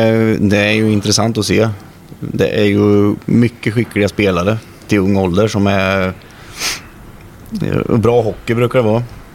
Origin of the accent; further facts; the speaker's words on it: Ljungsbro, Östergötland, Sweden; also born or lived in Linköping; Ja, jag är född i Linköping, uppväxt i Ljungsbro.